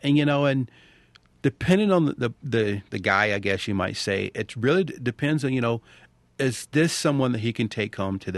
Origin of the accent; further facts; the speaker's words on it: North Carolina, United States; Because I grew up in North Carolina in the South.